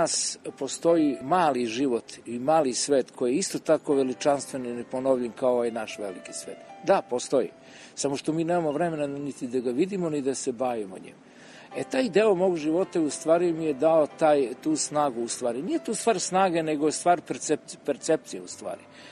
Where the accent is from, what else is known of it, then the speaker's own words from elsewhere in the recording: Rovinj, Istria County, Croatia; sam ja muziku dodirnuo kao klinac još u Rovinju kad sam bio mali